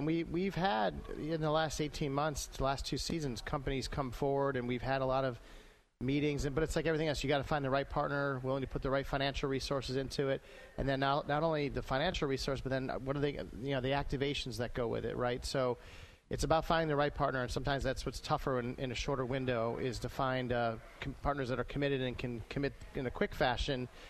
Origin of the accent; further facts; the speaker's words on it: Rochester, New York, United States; I was very proud that we were both from this city